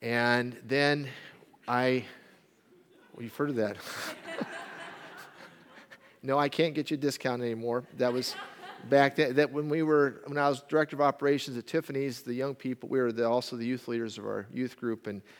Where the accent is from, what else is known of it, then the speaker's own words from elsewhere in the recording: New York City, New York, United States; But I am from New York City. I wasn't born there, okay? You can't hold that against me.